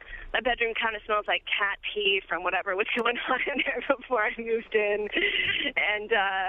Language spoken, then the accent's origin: English; Tallahassee, Florida, United States; I'm from Tallahassee, which is which you mentioned earlier in the segment right when I turned on my radio.